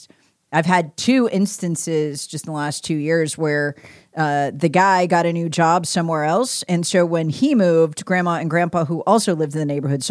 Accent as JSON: {"language": "English", "town": "Charlotte", "region": "North Carolina", "country": "United States", "lives_now": "South Carolina, United States", "said": "I was a refugee from the People's Republic of Charlotte."}